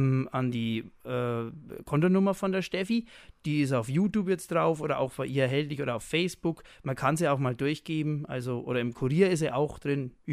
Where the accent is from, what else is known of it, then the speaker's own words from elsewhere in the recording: Bischofsgrün, Bavaria, Germany; das ist mein Heimatort und ich wohne eigentlich schon immer da und freue mich eigentlich jeden Tag, wenn ich aufwache, dass ich in Bischofsgrün wohnen darf.